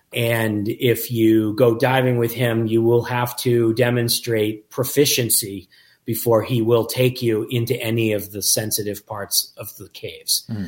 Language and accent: English; Boston, Massachusetts, United States; so, you know, I'm from Boston, and our IMAX theater in Boston is what they currently call an IMAX dome theater